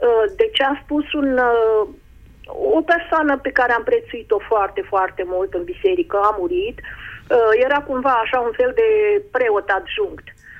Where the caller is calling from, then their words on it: Iași, Iași County, Romania; Eu vă sunt din Iași.